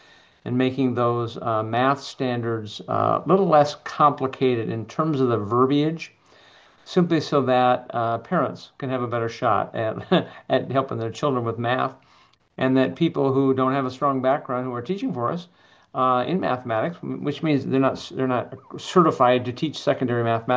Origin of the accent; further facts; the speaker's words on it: Sioux Falls, South Dakota, United States; Born and raised in Sioux Falls by a school librarian, a mother, and a math teacher father who had joined the teaching ranks after serving in World War II.